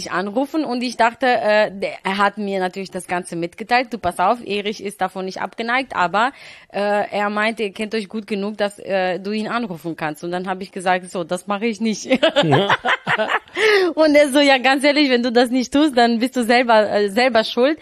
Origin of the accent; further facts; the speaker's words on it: Romania; in meiner Heimatstadt, in Rumänien.